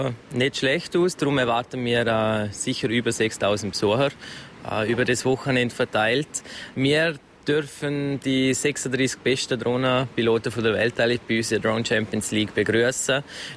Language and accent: German; Liechtenstein; wir sind Liechtensteiner und darum möchten wir auch unser Start-up eigentlich hier in Liechtenstein präsentieren.